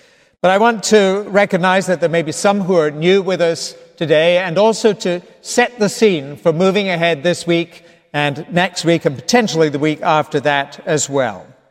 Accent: Scotland, United Kingdom; I began by telling you a little bit about my own experience growing up in Scotland

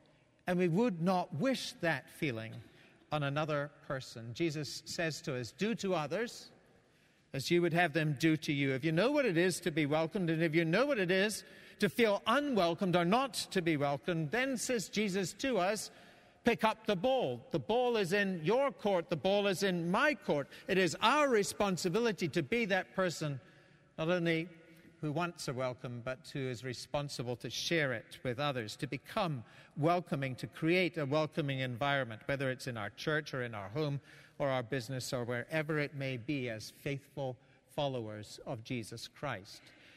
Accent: Scotland, United Kingdom; When I go back to my home country of Scotland

